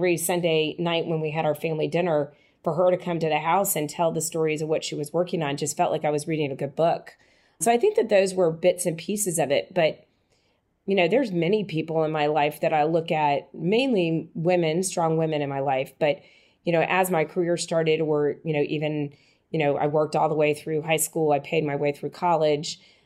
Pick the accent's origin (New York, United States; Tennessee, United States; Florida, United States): Florida, United States; Miami; Growing up in Miami, I was still born into a family that was a Southern family. My family was from Kentucky, but we lived in Miami